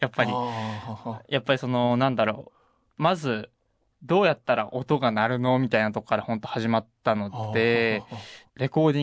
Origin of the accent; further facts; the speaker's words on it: Gifu, Japan; この時そうです、岐阜、地元岐阜なんですけども、岐阜にいまして